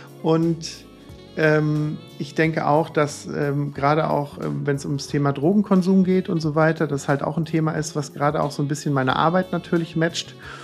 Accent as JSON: {"language": "German", "town": "Cologne", "region": "North Rhine-Westphalia", "country": "Germany", "said": "bei uns in Köln sagt man ja Bütchen"}